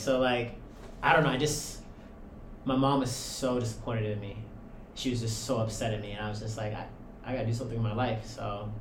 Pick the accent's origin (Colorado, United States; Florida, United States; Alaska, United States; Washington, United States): Washington, United States; So, I grew up in Washington State.